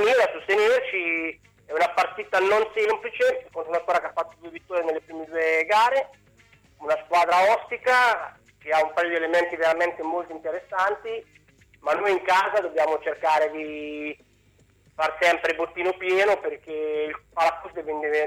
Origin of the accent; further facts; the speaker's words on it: Ancona, Marche, Italy; da anconetano